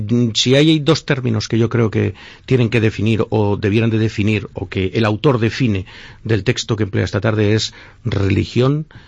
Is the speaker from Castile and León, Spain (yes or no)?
yes; Zamora, Castile and León, Spain; Yo soy zamorano, a eso no renunciaré jamás en mi vida. Trabajo en Valladolid, me ocupa bastante tiempo mi presencia en Valladolid